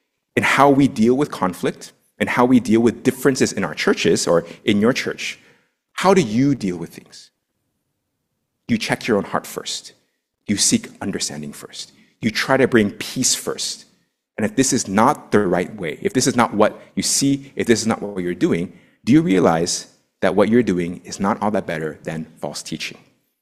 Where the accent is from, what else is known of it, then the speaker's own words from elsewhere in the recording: United States; I come from the Korean-American church, so I'm Korean, but I grew up in the US. And in our churches, we have faced very similar things between first and second generation.